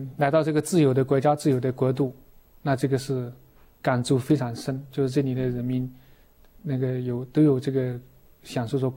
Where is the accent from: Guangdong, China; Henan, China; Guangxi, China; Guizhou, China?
Guizhou, China; Xishui County; now in United States; 我一个妹夫是在我家乡这个习水县的司法部门司法局的一个干部